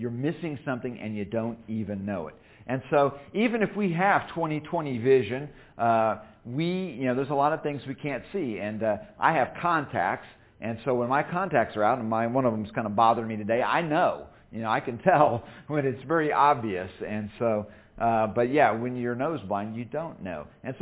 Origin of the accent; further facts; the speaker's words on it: Illinois, United States; That's why I live down here. I grew up in Illinois. I'm allergic to cold. I haven't gone far in the South, apparently.